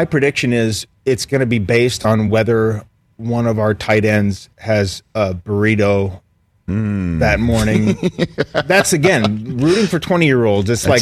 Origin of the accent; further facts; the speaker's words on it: Midwest, United States; which is perfect for, growing up in the Midwest.